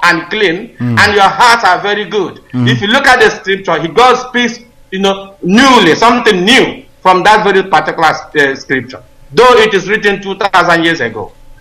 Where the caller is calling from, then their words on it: Northern Ireland, United Kingdom; I'm calling from Northern Ireland.